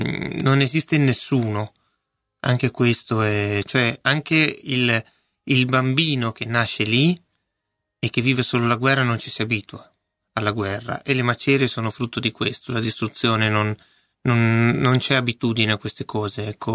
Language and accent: Italian; Leggiuno, Lombardy, Italy; Quindi io sono di Leggiuno, e a Leggiuno mio nonno era … io sono diventato